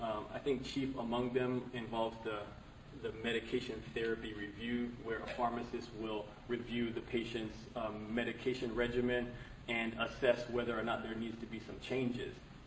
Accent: Virginia, United States; So, again … I'm from Virginia.

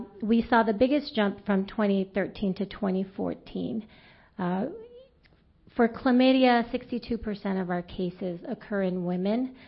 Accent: California, United States; I am from San Mateo County in California.

